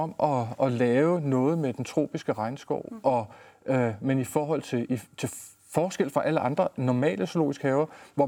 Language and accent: Danish; Store Heddinge, Zealand, Denmark; also born or lived in Texas, United States; jeg er jo ikke fra Randers, men jeg har boet syd for Køge nede i Stor Hedinge på Stevns, hvor jeg er født og opvokset. Havde lige en afstikker til USA nogle år, nede i Texas.